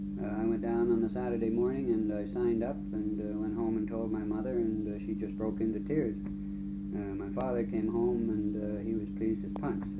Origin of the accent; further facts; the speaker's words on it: Charlottetown, Prince Edward Island, Canada; born there; I was born in February 1920 in Charlottetown, Prince Edward Island, and I attended public school, of course.